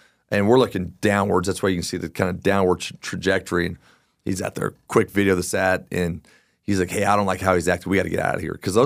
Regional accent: Arvada, Colorado, United States; when we were kids and we grew up in Arvada

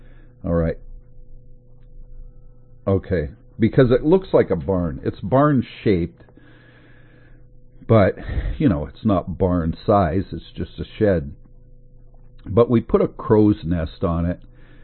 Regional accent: Oregon, United States; Love the rain here in Oregon. I was born and raised in Oregon.

